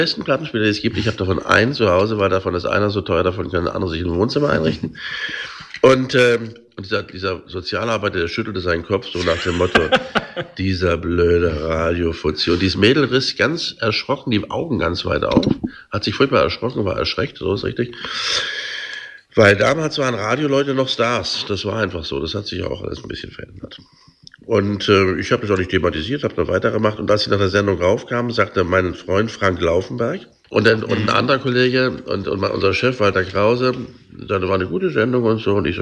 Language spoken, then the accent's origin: German; Stuttgart, Baden-Württemberg, Germany; Naja, dann bin ich in Stuttgart aufgewachsen